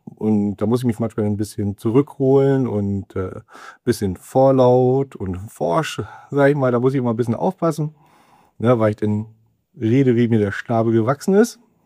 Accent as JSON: {"language": "German", "town": "Nordhorn", "region": "Lower Saxony", "country": "Germany", "tie": "born there", "lives_now": "Neuenhaus, Germany", "said": "Ich bin 1970 hier in Nordhorn geboren. Wohne seit 1995 in der Stadt Neuenhaus mit meiner Frau zusammen, die gebürtige Neuenhauserin ist."}